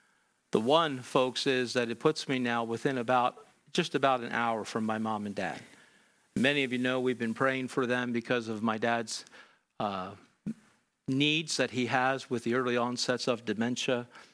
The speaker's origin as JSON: {"language": "English", "region": "Pennsylvania", "country": "United States", "tie": "born or raised there", "said": "Pastor Griffith and I grew up together in Pennsylvania under his father's ministry."}